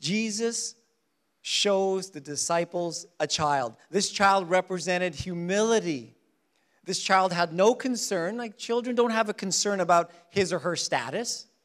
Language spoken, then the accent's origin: English; Philippines; I'm from the Philippines, so I call my kids Chilipinos.